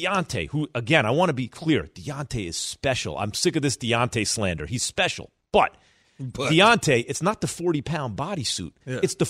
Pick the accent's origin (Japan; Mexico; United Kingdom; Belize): United Kingdom; England; I'm from England.